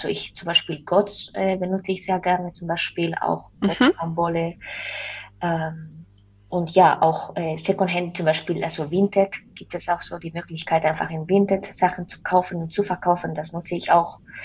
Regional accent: Spain; German is a second language; ich komme ja aus Spanien

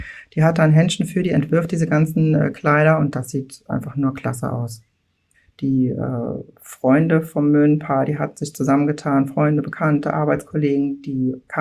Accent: Mülheim-Kärlich, Rhineland-Palatinate, Germany; Mülheim-Kärlich ist eine Hochburg, also mein Heimatort.

